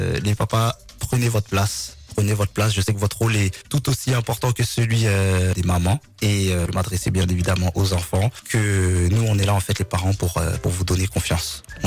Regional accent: Sarcelles, Île-de-France, France; Moi, je suis issu de la banlieue, j'ai grandi à Sarcelles.

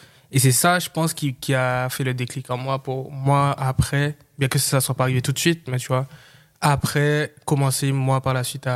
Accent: Guadeloupe; En fait, moi j'ai grandi en Guadeloupe. Du coup, en Guadeloupe, dès le plus jeune âge, tu vois, partout il y a de la musique.

